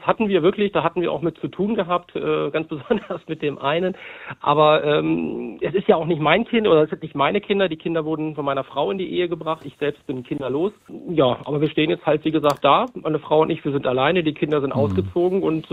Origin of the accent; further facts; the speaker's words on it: Hildesheim, Lower Saxony, Germany; Genau, ich komme aus Hildesheim